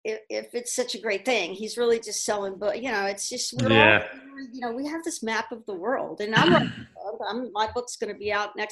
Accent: Houston, Texas, United States; I grew up in Houston, in Texas, and went to Texas Tech, guns up.

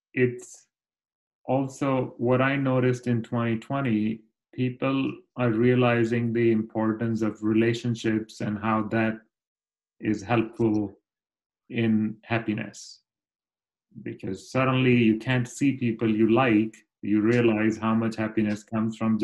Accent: India; I grew up in India.

